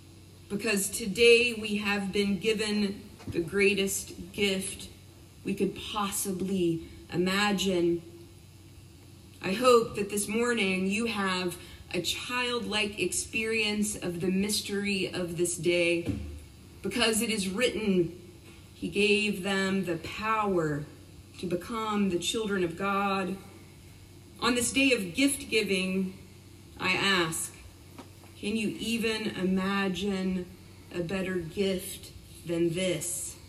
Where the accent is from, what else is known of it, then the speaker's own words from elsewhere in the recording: Kingsport, Tennessee, United States; When I was a little girl growing up in Kingsport, Tennessee, in a small Episcopal church